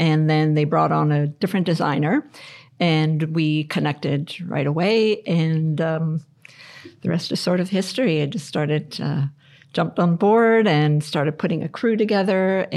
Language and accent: English; Vancouver, British Columbia, Canada; So I'm originally from Vancouver, so it was good to come home.